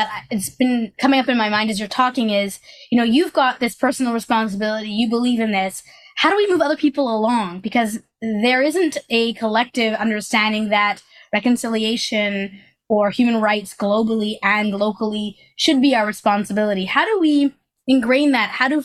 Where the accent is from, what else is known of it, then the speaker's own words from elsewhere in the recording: Canada; it's like being Canadian means we are actively doing the work of reconciliation.